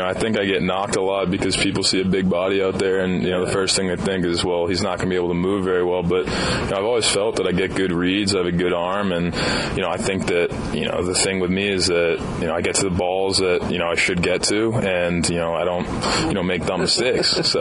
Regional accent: Northeast, United States; but, you know, I come from the Northeast where, you know, we go out and we're outside for maybe a week before we play our first game.

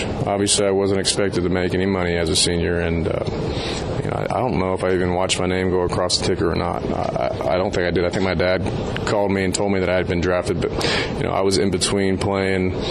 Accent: Austin, Texas, United States; Baseball for me growing up in Austin was a seasonal sport.

